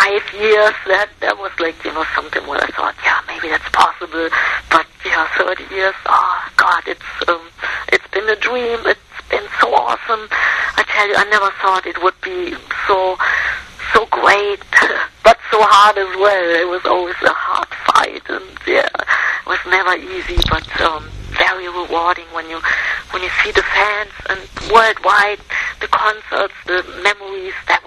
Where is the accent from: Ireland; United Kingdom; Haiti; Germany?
Germany; then we had one in my hometown in Germany, many great guests